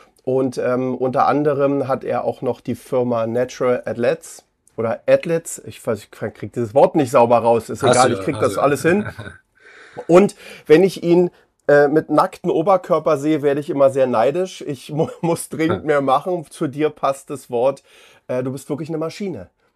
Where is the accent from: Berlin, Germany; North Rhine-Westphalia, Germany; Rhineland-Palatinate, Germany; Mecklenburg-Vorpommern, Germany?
Berlin, Germany; ich bin ja 71er Jahrgang, ich bin ja in Berlin groß geworden